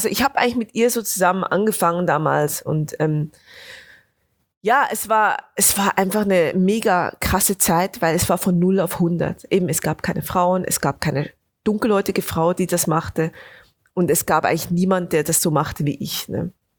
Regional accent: Bern, Switzerland; also ich komme aus dem Berner Oberland, also aus den Bergen

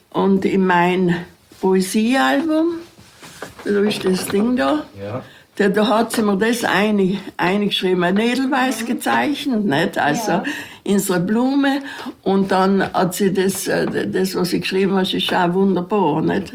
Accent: Trentino-Alto Adige, Italy; wir waren unsere 16 Südtiroler, weil es in Südtirol da kaum was Ähnliches gegeben hat

